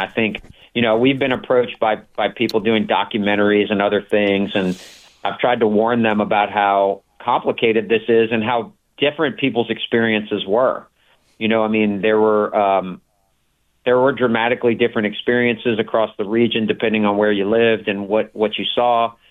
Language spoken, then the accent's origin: English; New Orleans, Louisiana, United States; And they said, "Well, where are you from?" And I said, "Oh, I'm from New Orleans."